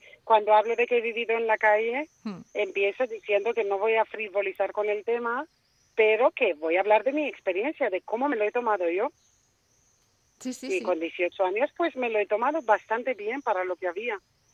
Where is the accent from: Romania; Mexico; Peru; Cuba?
Romania; Hay un montón de temas que toco que no tienen nada que ver con el sitio de donde soy ni de rumana.